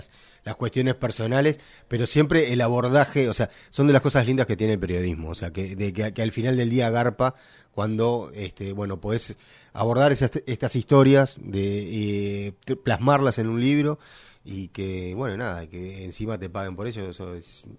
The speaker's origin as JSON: {"language": "Spanish", "country": "Uruguay", "said": "que nos define a nosotros como uruguayos"}